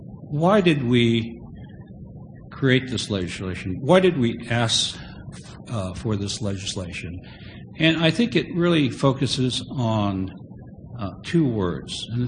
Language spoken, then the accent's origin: English; Jerome, Arkansas, United States; born there; I was born in Jerome, Arkansas. I'm a camp baby, and I have absolutely no memory of camp.